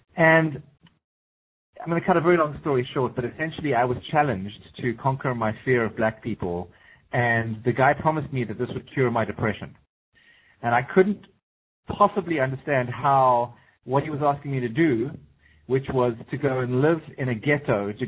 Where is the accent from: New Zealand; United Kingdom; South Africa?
South Africa; I'm originally born and bred in South Africa.